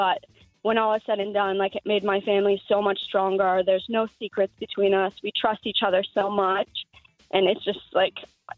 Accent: Utah, United States; I was 16 years old, and I grew up in Utah in the States, very, very Mormon family.

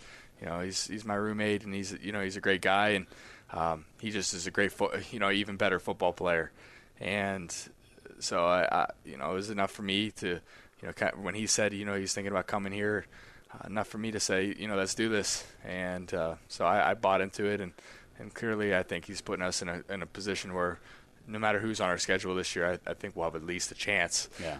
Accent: Pittsburgh, Pennsylvania, United States; He came in and, spoke to us because I'm from Pittsburgh

